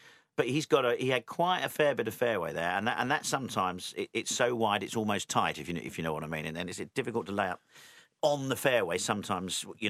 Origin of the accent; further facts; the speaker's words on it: United Kingdom; Being a Brit